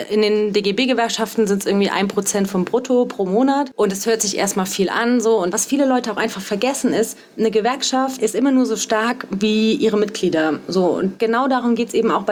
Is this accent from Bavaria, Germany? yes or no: no; Saarland, Germany; Also ich komme ja aus dem Saarland